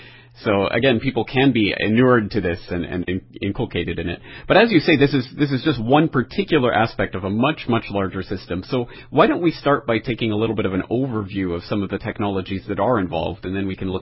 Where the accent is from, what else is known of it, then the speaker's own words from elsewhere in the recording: Calgary, Alberta, Canada; Even just from my hometown of Calgary, Canada